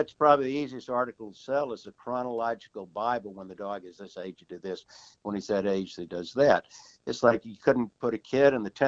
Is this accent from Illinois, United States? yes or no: no; Greenville, South Carolina, United States; I grew up outside of Greenville, South Carolina, in a rural area back when Greenville was not a big metropolis.